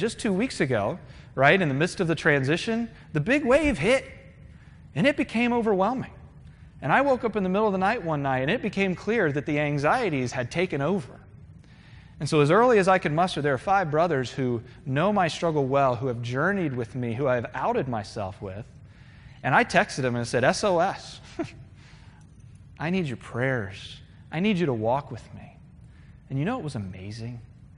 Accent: Virginia Beach, Virginia, United States; growing up in Virginia Beach, I actually watched the Weather Channel. We were concerned about the weather. We had hurricanes and things like that.

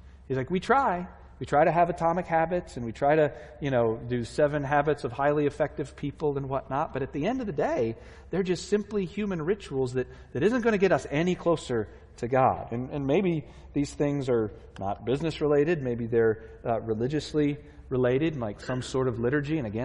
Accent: Virginia Beach, Virginia, United States; I grew up in Virginia Beach, as I've told you before, and we used to go to the beach.

